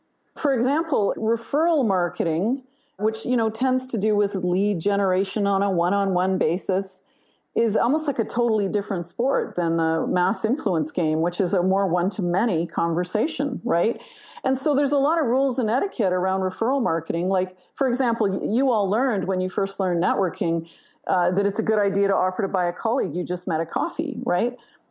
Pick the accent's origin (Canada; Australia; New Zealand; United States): Canada; I'm Canadian.